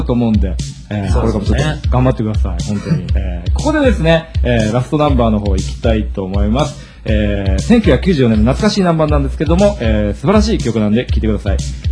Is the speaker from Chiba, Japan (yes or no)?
no; Urawa, Saitama, Japan; 僕もね、やっぱり、浦和生まれ、浦和育ちなんですよ。